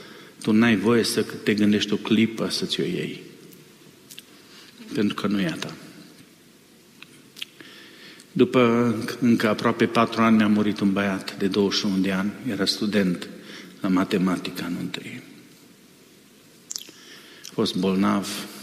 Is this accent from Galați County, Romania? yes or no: no; Timișoara, Timiș County, Romania; Vin din Timișoara, sunt profesor de teologie și pastor. Am 6 copii, 5 mai sunt în viață și am 7 nepoți